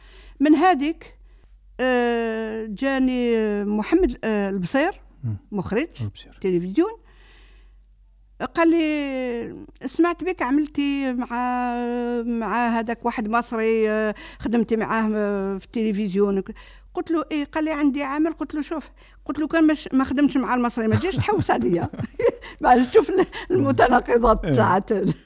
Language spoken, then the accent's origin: Arabic; Algeria; احنا معروفة الكلمة هذه عندنا في الجزائر فام دو ميناج.